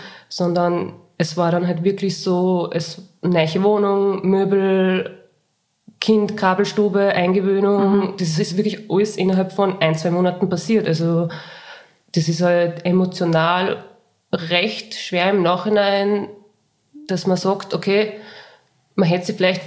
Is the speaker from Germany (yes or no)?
no; Linz, Upper Austria, Austria; ich komme aus Linz, bin 30 Jahre alt